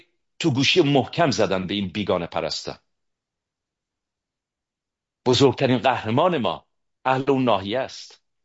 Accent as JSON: {"language": "Persian", "country": "Iran", "said": "اما همه ما ایرانی هستیم"}